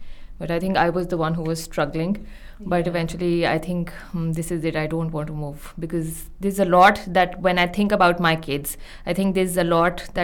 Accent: Pakistan; moved away; I came from Pakistan, and it's been almost 3 years here.

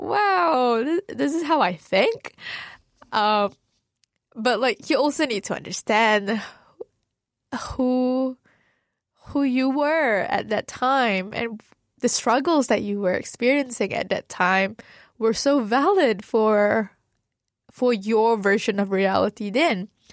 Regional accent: Malaysia; I never saw myself as Malaysian first or Muslim first

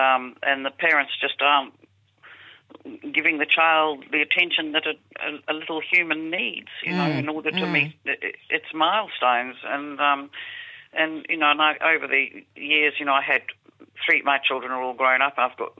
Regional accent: Auckland, New Zealand; also born or lived in Christchurch; I was born and raised in Auckland, but I ran off down to Christchurch, and I did my undergraduate degree at Canterbury. And so that was 1979, 80, 81

